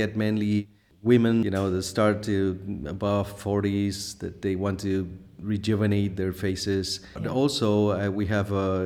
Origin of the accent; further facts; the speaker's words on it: Barcelona, Catalonia, Spain; English is a second language; now in Bahrain; Yeah, well, I'm in the old Europe in Barcelona, which yes. I am from. I'm from Barcelona.